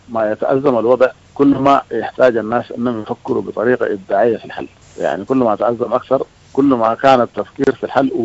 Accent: Sudan

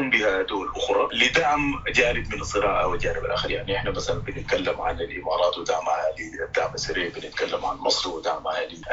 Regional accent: Sudan; فلذلك يجب أن نتحلى بالمسؤولية كسودانيين

